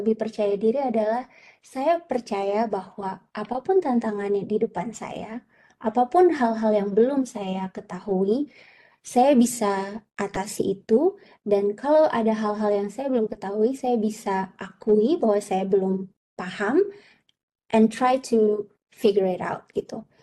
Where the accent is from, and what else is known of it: Indonesia; born there